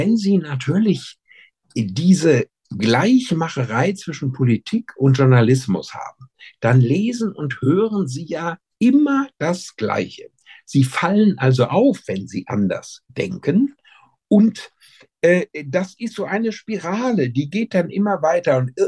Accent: West Germany, Germany; Und ich kenne die Seele der Ossis als typischer Wessi.

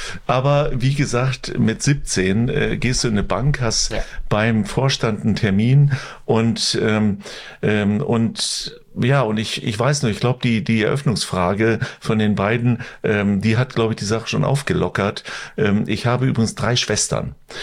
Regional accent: Lingen, Lower Saxony, Germany; Ich komme aus Lingen im Emsland, südwestliches Niedersachsen.

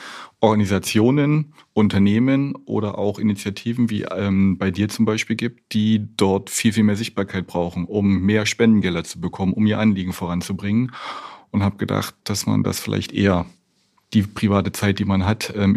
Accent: Cottbus, Brandenburg, Germany; born there; geboren in Cottbus, was gar nicht so weit weg ist von dem Ort, wo wir jetzt hier sind.

